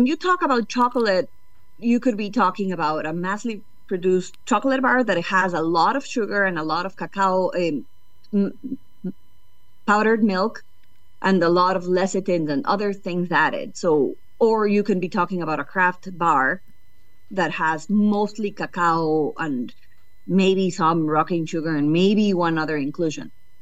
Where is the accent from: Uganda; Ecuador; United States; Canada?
Ecuador; We're originally from Ecuador.